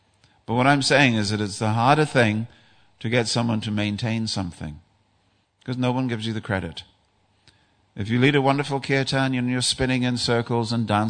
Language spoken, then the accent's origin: English; England, United Kingdom; And being an Englishman, of course, you put your hand out the window to pat the dog.